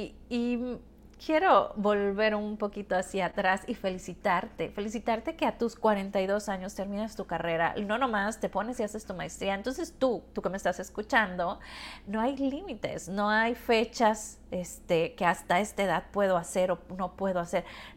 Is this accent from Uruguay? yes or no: no; Mexico; en nuestra costumbre en México, nosotras somos de México